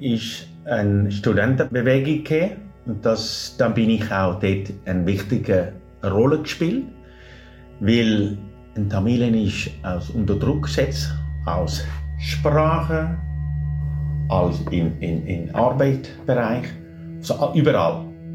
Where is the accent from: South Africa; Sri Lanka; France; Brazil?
Sri Lanka; moved away as an adult; now in Zurich, Switzerland; in Sri Lanka bin ich aufgewachsen. Ich bin ein Tamil. Ich bin am 5. Dezember 1983 in Zürich gelandet.